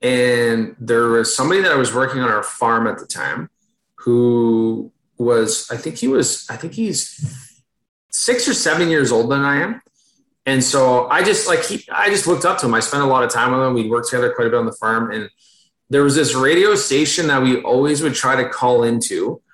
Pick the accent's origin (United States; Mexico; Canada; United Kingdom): Canada; Alexandria, Ontario; So I grew up in, so Ottawa, if you go east of Ottawa towards Montreal, I grew up that way. So right on the actual Quebec, Ontario border, like as far, I guess it'd be east of Ontario you can go. The town would have been Alexandria, Ontario.